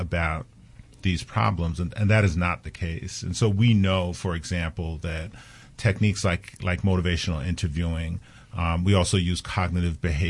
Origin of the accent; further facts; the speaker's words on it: Brooklyn, New York, United States; I grew up in Central Brooklyn, so you learn how to use words so very carefully.